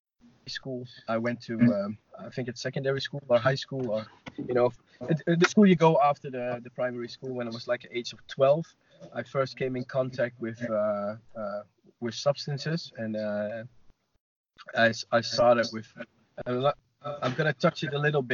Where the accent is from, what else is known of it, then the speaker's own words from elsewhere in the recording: Netherlands; I'm from Holland.